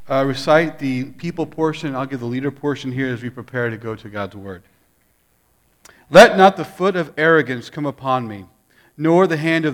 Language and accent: English; Houston, Texas, United States; I'm from Houston originally, and I'm actually ordained in the PCA.